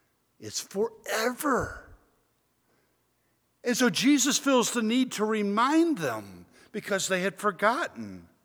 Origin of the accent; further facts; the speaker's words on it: Alabama, United States; I'm a huge Alabama. I'm from Alabama originally.